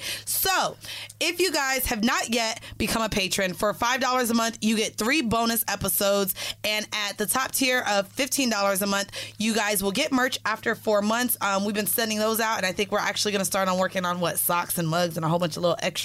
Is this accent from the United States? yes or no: no; Malaysia; I'm Malaysian.